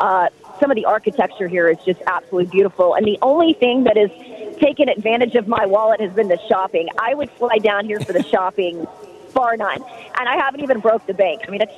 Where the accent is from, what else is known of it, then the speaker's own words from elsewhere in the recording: Dallas, Texas, United States; growing up in Dallas, obviously you're taught to hate the Eagles.